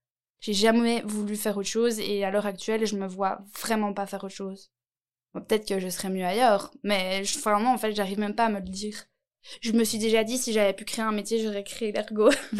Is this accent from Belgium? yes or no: yes; Nivelles, Walloon Brabant, Belgium; et je viens de Nivelles.